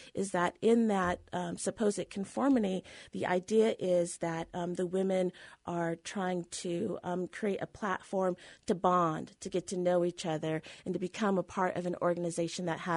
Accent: San Jose, California, United States; We grew up in California, San Jose, California, in a suburb predominantly white.

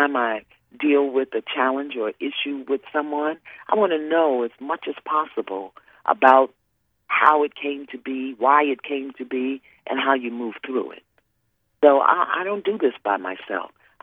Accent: Brooklyn, New York, United States; I'm from Brooklyn.

